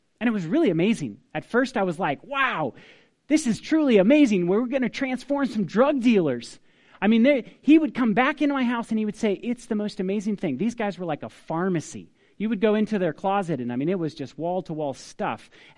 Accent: Paradise, California, United States; I'm this kid from Paradise of California, from all places.

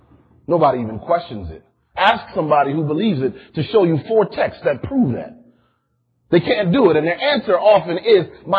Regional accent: Connecticut, United States; I grew up in Connecticut.

